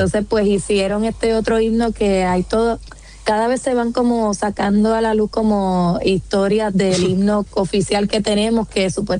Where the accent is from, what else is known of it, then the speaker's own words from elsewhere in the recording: Puerto Rico; lo que somos los puertorriqueños